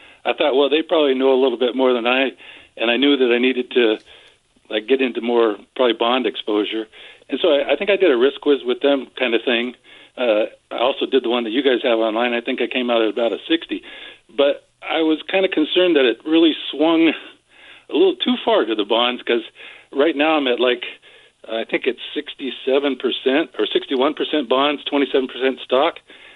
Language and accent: English; Puyallup, Washington, United States; from Puyallup.